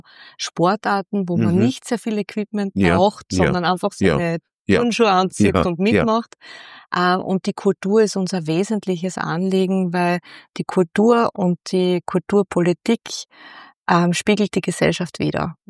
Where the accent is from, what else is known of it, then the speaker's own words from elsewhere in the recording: Styria, Austria; Ich komme ja aus der Südoststeiermark, die sehr christlich geprägt ist und sehr konservativ geprägt ist.